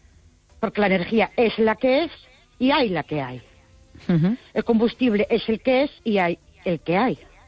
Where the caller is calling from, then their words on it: Ourense, Galicia, Spain; Spanish is a second language; de Ourense.